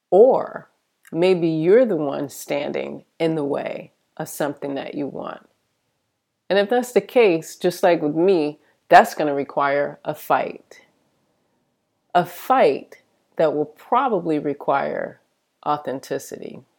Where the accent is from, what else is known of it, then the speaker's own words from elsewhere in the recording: Michigan, United States; now in California, United States; they didn't know how I ended up in California, thousands and thousands of miles away from Michigan, my hometown.